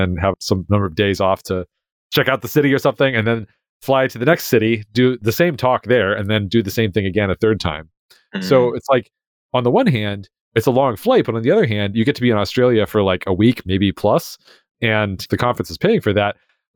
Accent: United States; I'm American, and, so I try to just avoid pronouncing anything that's not English.

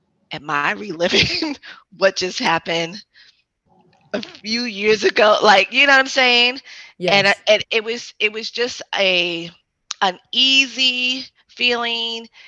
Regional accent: New York City, New York, United States; I was just back in New York visiting home. I'm from New York City.

